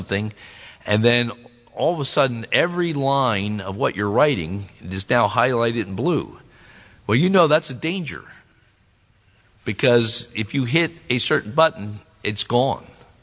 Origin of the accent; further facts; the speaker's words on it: United States; I grew up in the Philadelphia in the United States. I grew up 15 minutes from it.